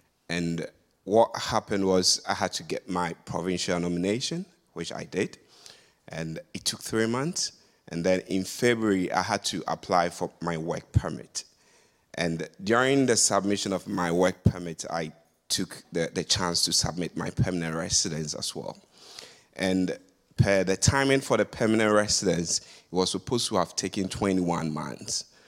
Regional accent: Ghana; moved away as an adult; now in Canada; I am just less than 2 weeks in Canada. I came from Ghana, and I came on a job offer with a mining consulting group.

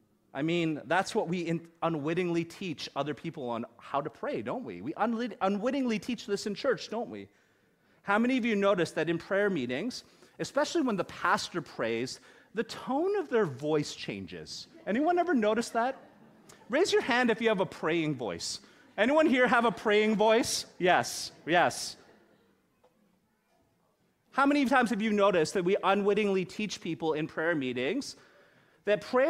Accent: Burnaby, British Columbia, Canada; I grew up in Korean culture and I grew up going to a Korean full gospel church out in Burnaby.

